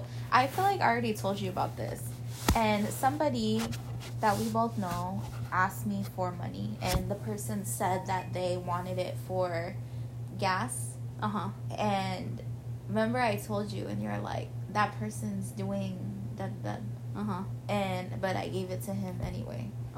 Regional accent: Salt River, Arizona, United States; Like, so where we come from Salt River, and people get a significant amount of money when they turn 18 to, mm-hmm, when they're 21, mm-hmm, because we get trust funds, and then we also get per capita.

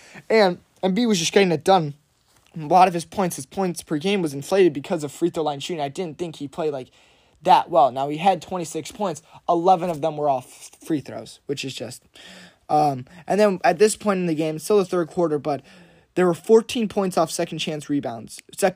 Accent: Chicago, Illinois, United States; Since I'm from Chicago, I've seen a lot of his game.

